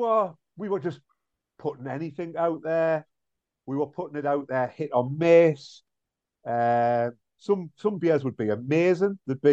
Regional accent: Newcastle upon Tyne, North East England, United Kingdom; It's very similar to where I was brought up in Newcastle near Whitley Bay.

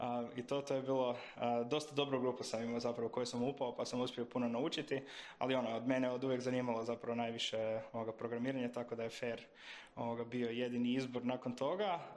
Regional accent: Vrbovec, Zagreb County, Croatia; Evo, ja sam inače iz Vrbovca, tamo sam završio i osnovno i srednju školu.

